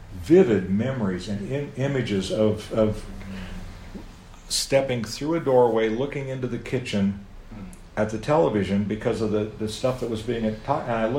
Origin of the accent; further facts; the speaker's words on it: United States; By the way, I'm an American.